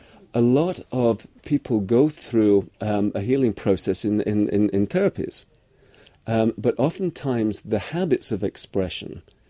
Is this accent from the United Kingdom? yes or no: yes; England, United Kingdom; Don't forget I'm English.